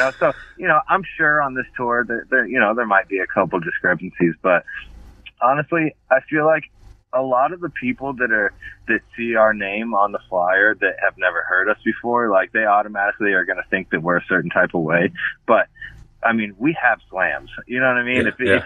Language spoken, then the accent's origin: English; Florida, United States; I love the Eulogy stuff, because I grew up in Florida